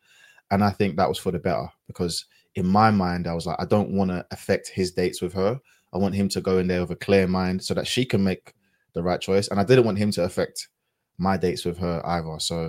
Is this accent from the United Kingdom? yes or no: yes; London, United Kingdom; my experience growing up in London, where there's black people everywhere